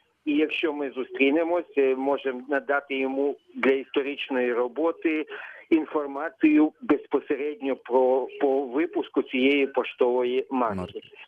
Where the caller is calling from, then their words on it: Mukachevo, Zakarpattia Oblast, Ukraine; місто Мукачево. І область наша готується до святкувань цих подій.